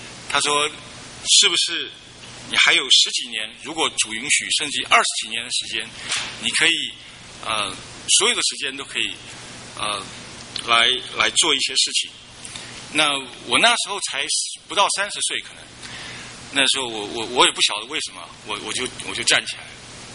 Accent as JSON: {"language": "Chinese", "town": "Dezhou", "region": "Shandong", "country": "China", "tie": "born or raised there", "said": "就经过了德州，是我的故乡，就停了2分钟"}